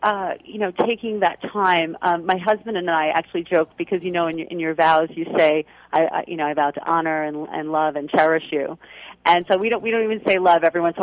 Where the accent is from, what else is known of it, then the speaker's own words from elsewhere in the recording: New York, United States; now in Arizona, United States; And, you know, I'm a New Yorker. My friends are dispersed now, but definitely not Arizonans.